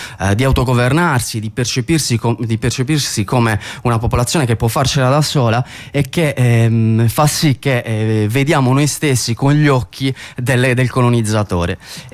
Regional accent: Sardinia, Italy; C'è un altro problema, che è anche quello dei sardi, insomma, di come ci si autopercepisce come sardi e come qual è la nostra identità

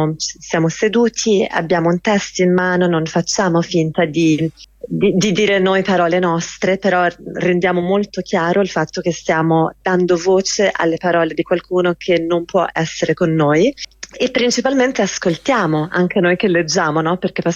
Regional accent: Gaza, Gaza Strip, Palestine; Sono nato palestinese a Gaza, non l'ho scelto. Sono cresciuto in una grande famiglia povera

